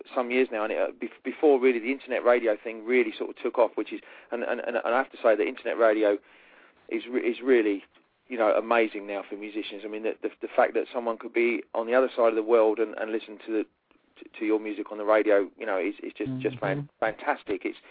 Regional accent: England, United Kingdom; I'm an Englishman with a surname

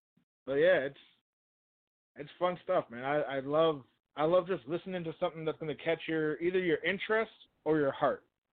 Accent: Minneapolis, Minnesota, United States; now in Fridley, United States; I am from, technically I'm from Minneapolis, but I live in Fridley.

